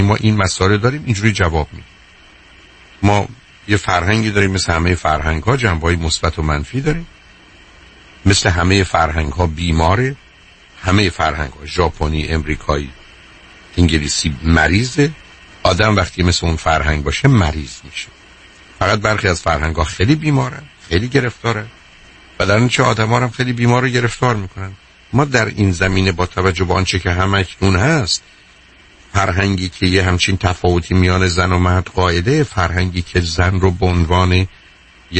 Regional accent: Iran; ما ایرانی هستیم. هستیم که هستیم.

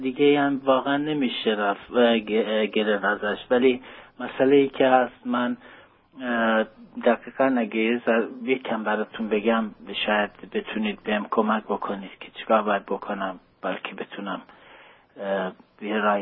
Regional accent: Iran; first language Kurdish; Persian is a second language; moved away as an adult; now in Sweden; بنده 11 سال پیش سوئد اومدم. من از ایران که اومدم دخترم با مادرش اونجا موند.

